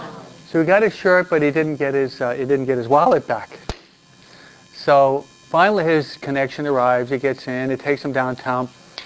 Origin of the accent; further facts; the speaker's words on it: New York, United States; accent: New York; I was brought up and raised in the East Coast. You probably know by my New York accent, huh?